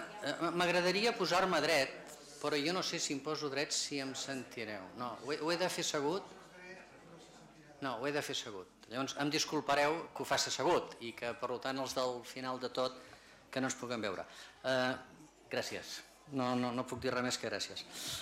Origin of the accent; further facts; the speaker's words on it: L'Espluga de Francolí, Catalonia, Spain; per algú que està profundament orgullós de les seves arrels espluguines és quelcom que impregna i que incrementa a la vegada el meu deute d'agraïment amb el meu poble, amb l'Espluga.